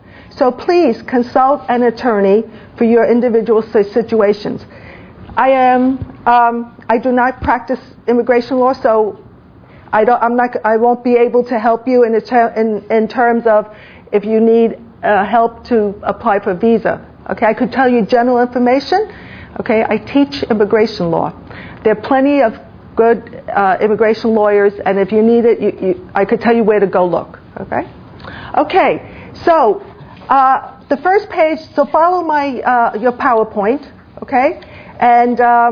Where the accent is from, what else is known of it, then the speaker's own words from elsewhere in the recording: China; English is a second language; So I came from China, and I learned English as a second language, okay? Now, I came from China because my father was a U.S. citizen